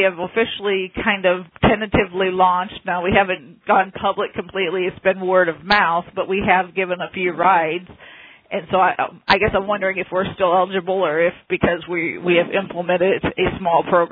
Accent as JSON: {"language": "English", "region": "Michigan", "country": "United States", "said": "I'm from Michigan."}